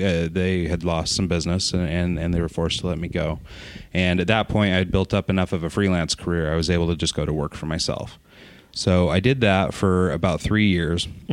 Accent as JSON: {"language": "English", "town": "Pocatello", "region": "Idaho", "country": "United States", "tie": "born or raised there", "lives_now": "Salt Lake City, United States", "said": "We are sort of born and raised in Idaho, state of Idaho, a city called Pocatello. And 4 years ago, we moved down to Salt Lake."}